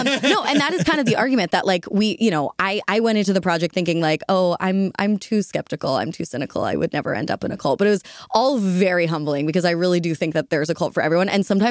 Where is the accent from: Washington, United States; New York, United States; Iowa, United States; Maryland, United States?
Maryland, United States; Baltimore; I grew up in Baltimore, where he does research at Hopkins